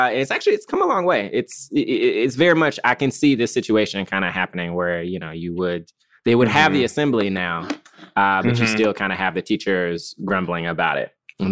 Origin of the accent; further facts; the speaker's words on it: Memphis, Tennessee, United States; I'm from Memphis, Tennessee. Yeah. And it's like, I mean, the thing about Memphis is it's really nice. It's like a lot of, like, it's a city. So, and it's like a majority Black city.